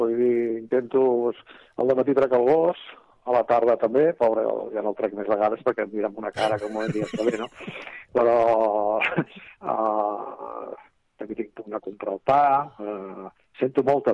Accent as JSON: {"language": "Catalan", "region": "Catalonia", "country": "Spain", "said": "Català, com a bon català"}